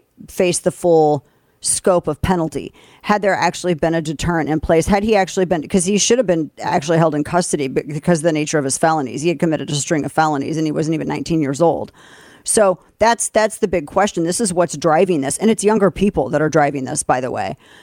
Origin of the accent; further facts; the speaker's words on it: St. Louis, Missouri, United States; now in Dallas, United States; In my hometown of St. Louis, we've been in Dallas for about 14 years now, but I lived in downtown St. Louis.